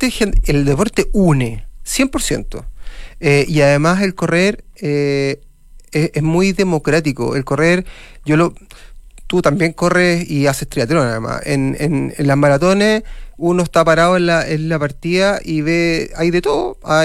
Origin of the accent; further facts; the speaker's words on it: Santiago, Santiago Metropolitan Region, Chile; los que somos santiaguinos tenemos condiciones muy favorables para hacer deporte